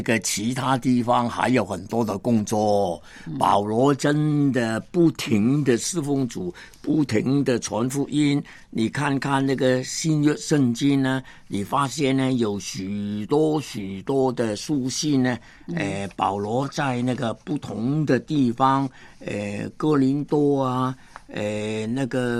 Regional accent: Hong Kong; first language Cantonese; Chinese is a second language; 我是一个香港人啊。虽然是从小是讲那个香港话广东话

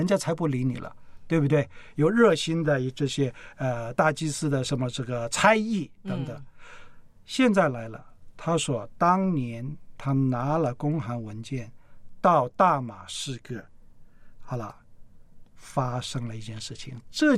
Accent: China; 他们不像我们中国人迷信的

